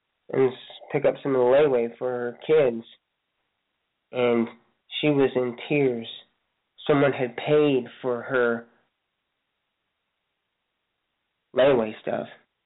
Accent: Lafayette, Indiana, United States; And this is actually in our hometown, my hometown, Lafayette, Indiana, Tiffany County.

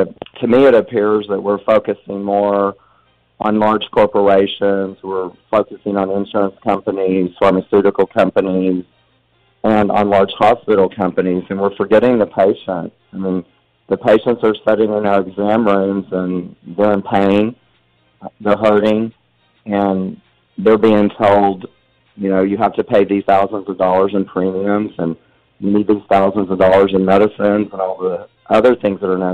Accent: Texas, United States; I was born in Oklahoma, and my parents quickly moved to West Texas where I grew up.

